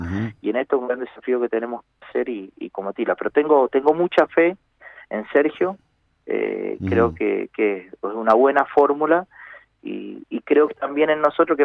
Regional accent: Vista Flores, Mendoza, Argentina; es en mi pueblo, Vista Flores

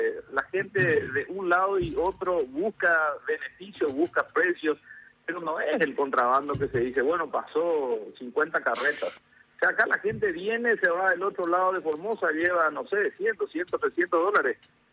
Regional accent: Paraguay; accent: Argentine; Y a nosotros nos dicen también lo de Asunción o lo de Tierra Adentro, como acá se dice, que nosotros tenemos una tonada argentina.

